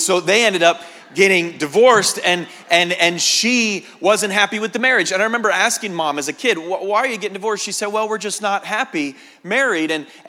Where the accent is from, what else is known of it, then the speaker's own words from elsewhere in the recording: New England, United States; Now, I'm still in the Northeast, even though I'm from New England and I'm not quite at home.